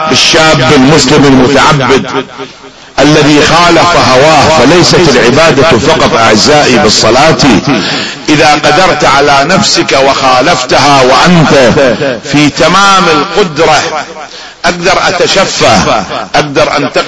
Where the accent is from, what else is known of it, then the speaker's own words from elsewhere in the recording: Iraq; مو هالشكل عندنا بالعراق، هالشكل كان او في ايران، ما ادري عندكم كيف